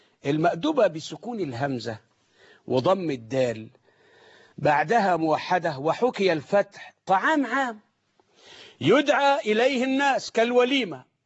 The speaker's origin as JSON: {"language": "Arabic", "country": "Egypt", "said": "أنا عاوز أنبه وأحذر من الذنوب اللي ملأت بقاع الأرض عندنا في مصر"}